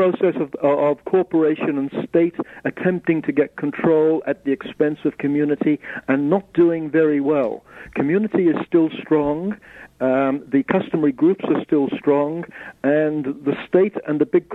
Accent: United Kingdom; born there; I'm a citizen of Papua New Guinea, although I was born in the United Kingdom and currently in the United Kingdom, but I'm a citizen of Papua New Guinea.

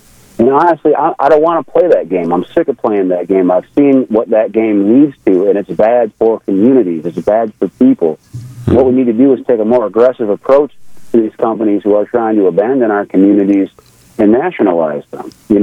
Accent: Flint, Michigan, United States; You see, I was born in Flint, Michigan. I spent most of my life in Flint, Michigan

